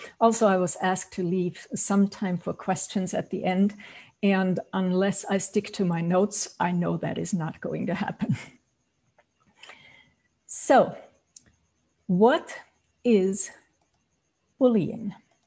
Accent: Austria; accent: Austrian; English is a second language; now in United States; both growing up in Austria, that's where the accent is from, and then after I moved to the US

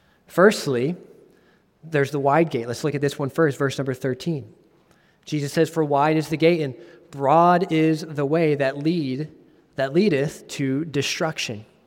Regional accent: Ohio, United States; And to the hometown that I grew up in Ohio, small town

